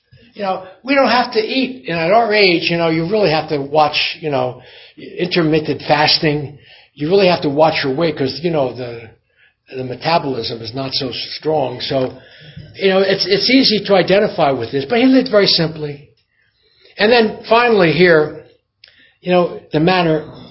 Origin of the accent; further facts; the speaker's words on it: Short Hills, New Jersey, United States; You know, I didn't come from wealth. I came from Jewish Short Hills. All my friends, rich, you know, summer homes, you know, camp, Florida, skiing, everything. I had nothing. I mean, we were middle class.